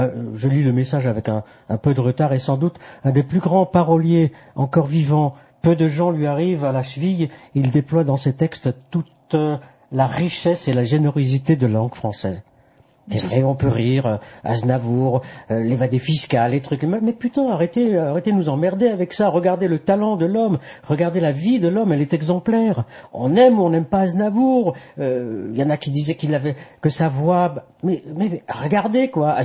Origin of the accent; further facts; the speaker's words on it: France; Nous, les Français, nous adorons les accents quelque peu exotiques.